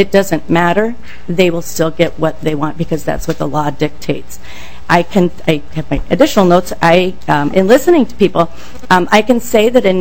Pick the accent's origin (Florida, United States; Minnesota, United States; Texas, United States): Minnesota, United States; St. Paul; I am from St. Paul.